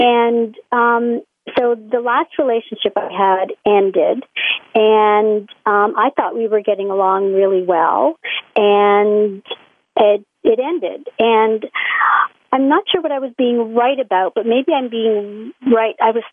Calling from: Toronto, Ontario, Canada; Today I'm calling from Toronto, Ontario, because I'm at my son's place today.

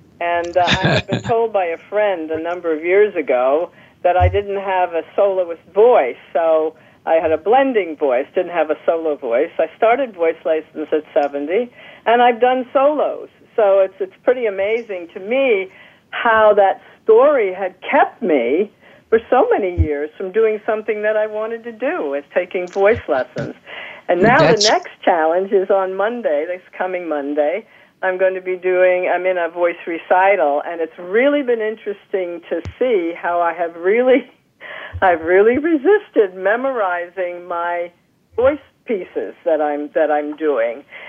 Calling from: Pennsylvania, United States; Hi, I'm calling from Pennsylvania.

